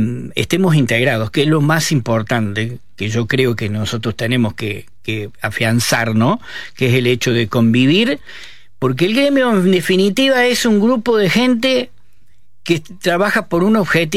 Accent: Córdoba, Argentina; Digo, porque yo soy de Tercero Arriba.

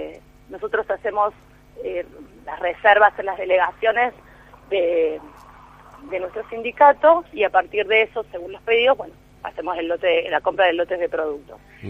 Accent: Capilla del Monte, Córdoba, Argentina; Te cuento que yo soy de Capilla del Monte, de la zona norte del departamento Punilla.

